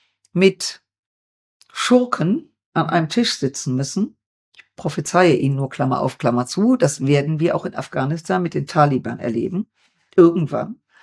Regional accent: Düsseldorf, North Rhine-Westphalia, Germany; in meiner Heimatstadt Düsseldorf

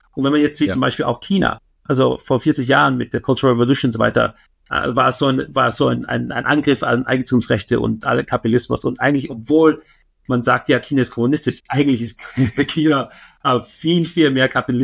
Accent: Vienna, Austria; ich bin in Wien aufgewachsen

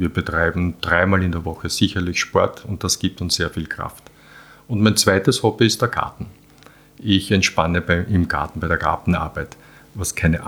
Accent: Vienna, Austria; Also ich bin geboren in Wien, ich bin in die Schule und bin immer in Wien groß geworden, aber Wochenende und Ferien war immer Landwirtschaft.

